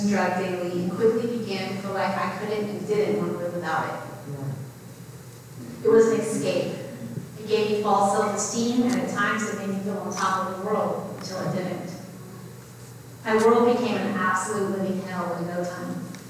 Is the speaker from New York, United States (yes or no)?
yes; Plattsburgh, New York, United States; born there; I was born on June 2nd, 1978, on Plattsburgh Air Force Base in Plattsburgh, New York